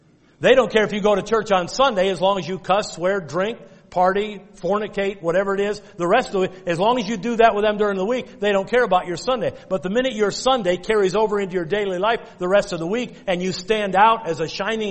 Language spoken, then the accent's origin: English; United States; I'm as American as they come, folks.